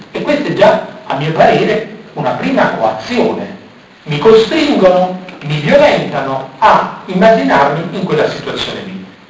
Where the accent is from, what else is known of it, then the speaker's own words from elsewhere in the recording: Naples, Campania, Italy; Quindi, a Napoli, io sono napoletano, a Napoli si direbbe corrotto e mazziato.